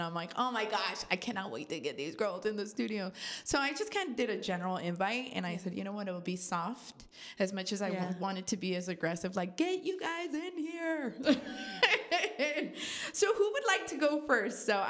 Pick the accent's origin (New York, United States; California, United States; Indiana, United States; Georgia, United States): California, United States; Vallejo; I'm from Vallejo.